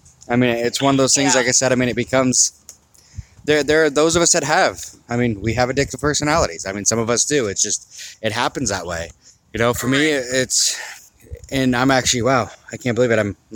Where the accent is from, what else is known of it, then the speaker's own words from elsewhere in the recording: Maple Valley, Washington, United States; So, in high school, I grew up out in Maple Valley. There was nothing to do but get high and have sex.